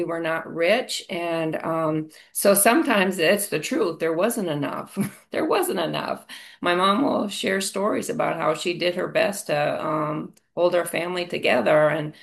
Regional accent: Minnesota, United States; There was a lot of craziness in the household where I grew up in Minnesota.

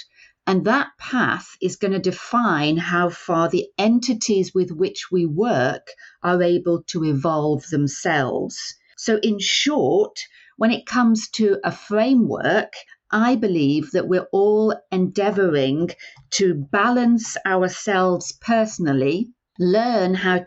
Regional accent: England, United Kingdom; now in Bombay, New Zealand; So we live currently in Bombay in New Zealand, but I'm originally from England. And when we moved to New Zealand 10 years ago

